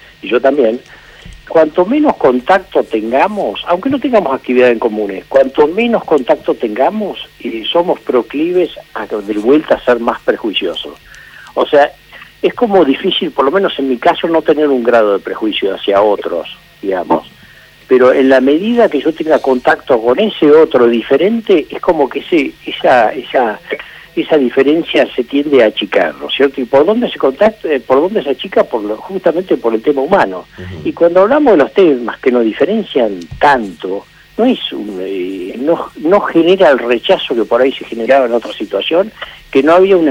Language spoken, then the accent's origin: Spanish; Argentina; los que somos argentinos